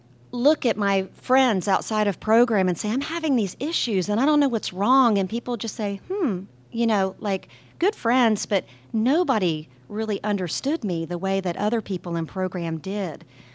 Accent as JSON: {"language": "English", "region": "the South", "country": "United States", "tie": "born or raised there", "said": "You know, I was raised in the South, and I never really had a sense of a personal connection with higher power"}